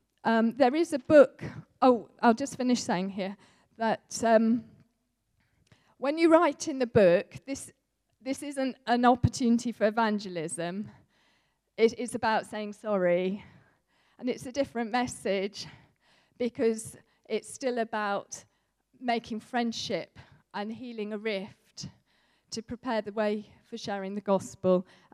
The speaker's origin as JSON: {"language": "English", "country": "United Kingdom", "said": "But as British people, we're not so aware of our own part in the story and how important this is."}